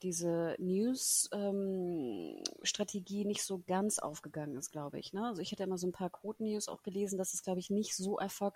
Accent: Hamburg, Germany; Und ich als Hamburgerin

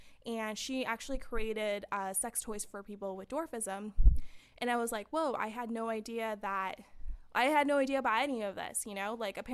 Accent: San Fernando, California, United States; growing up, I grew up in, I'm from San Fernando, and, you know, we didn't have people going to college.

